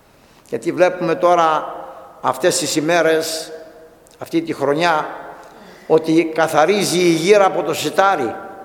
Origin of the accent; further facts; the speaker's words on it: North Aegean, Greece; Εγώ είμαι από Τυχείο, είμαι Χιώτης, από τα βορειόχωρα μάλλον.